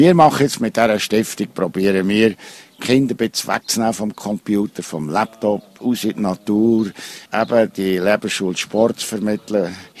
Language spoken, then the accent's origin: German; Bern, Switzerland; Ich bin Berner Oberländer. Ich bin geboren 4 Kilometer Luftlinie von der Walliser Grenze.